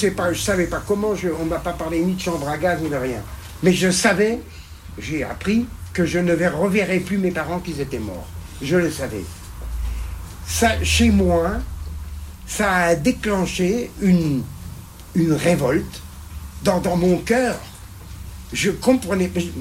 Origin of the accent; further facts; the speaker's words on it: Germany; now in France; Et moi, je n'ai jamais vu, quand j'étais enfant, en Allemagne